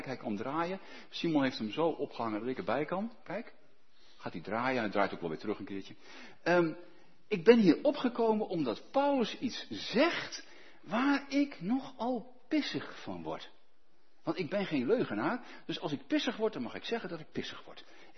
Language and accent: Dutch; Netherlands; Daar zijn wij natuurlijk veel te netjes voor, als Hollanders.